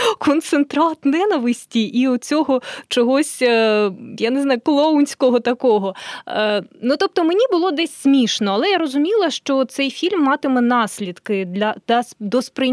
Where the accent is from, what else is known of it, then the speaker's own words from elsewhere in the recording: Donbas, Ukraine; Ну, я сама з Донбасу, і мені було цікаво, так?